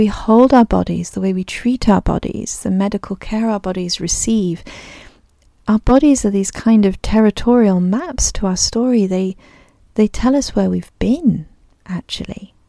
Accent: Niger; Growing up in Niger, if you wore a zani, or that loose piece of fabric wrapped around your waist as a skirt, you didn't have to buy that in a particular size.

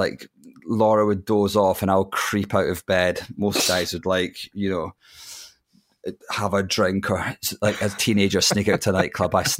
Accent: Scotland, United Kingdom; It still absolutely guts me as a Scotsman that David Seaman England shirt is still probably one of the greatest football shirts ever created.

